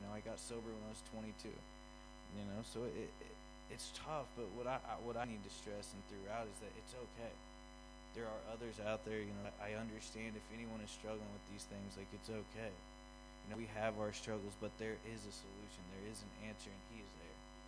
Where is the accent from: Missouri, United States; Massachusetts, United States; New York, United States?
Missouri, United States; moved away; But I'm actually not from Tennessee. I'm actually from Missouri and moved down to Tennessee for, you know, a couple different reasons.